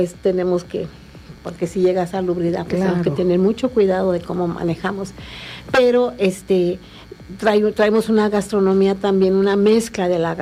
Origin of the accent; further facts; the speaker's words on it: Santa María Huacatitlán, Mexico; Toda esta gastronomía que yo les comento es de Santa María, Huacatitlán, de allá soy nativa, allá nací